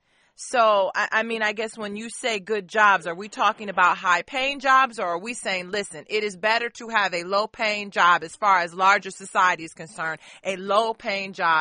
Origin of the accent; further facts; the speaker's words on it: Detroit, Michigan, United States; I mean, I come from Detroit originally, a blue collar town.